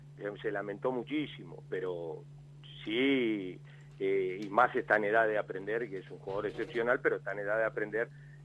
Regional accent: Uruguay; soy uruguayo

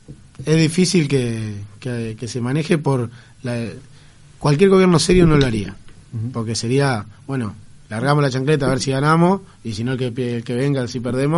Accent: Uruguay; tenemos que tener los cuidados como cualquier uruguayo.

